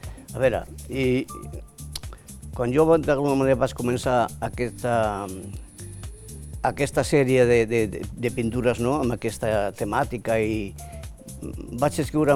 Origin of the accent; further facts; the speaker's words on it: Binéfar, Aragon, Spain; jo quan estava al meu poble, a Binèfar, la meva mare feia una col·lecció d'aquells col·leccionables, no?